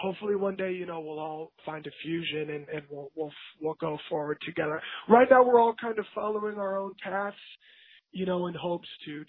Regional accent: Chicago, Illinois, United States; Sure. I grew up in Chicago, and when I was applying for colleges, I applied to 9 schools.

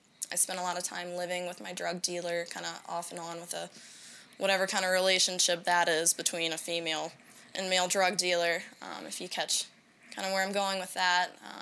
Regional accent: Richmond, Virginia, United States; I grew up originally in Richmond, Virginia. I lived there most of my life.

